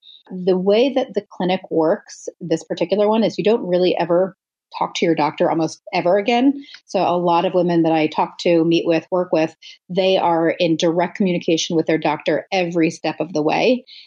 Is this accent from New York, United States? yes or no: yes; New York, United States; now in Manhattan, United States; I grew up in Westchester. I've been living in Manhattan now for 20 plus years.